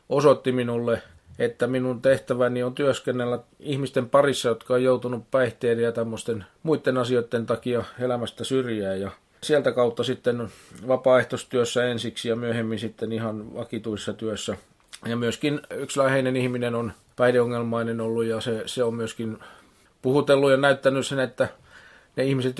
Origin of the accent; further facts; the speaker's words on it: Evijärvi, South Ostrobothnia, Finland; olen tuolla Etelä-Pohjanmaalla syntynyt siellä 50-luvun lopussa Evijärvellä ja olen siellä elänyt ja kasvanut nuoruuteni ja myöskin kouluni käynyt, peruskoulut, keskikoulun silloin siihen aikaan ja ammattikoulut ja niin edespäin. Ja sieltä sitten armeijan lähdön jälkeen lähdin 70-luvun lopussa